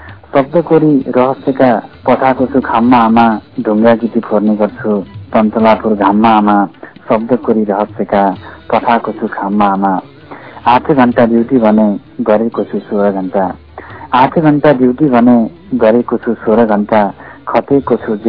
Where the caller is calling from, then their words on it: Butwal, Lumbini Province, Nepal; म बुटुलबाट